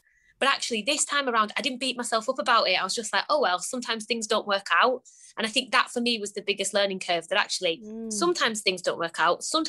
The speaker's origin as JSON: {"language": "English", "region": "North West England", "country": "United Kingdom", "tie": "born or raised there", "said": "Like, I grew up in the Lake District, so I feel like I'm supposed to be."}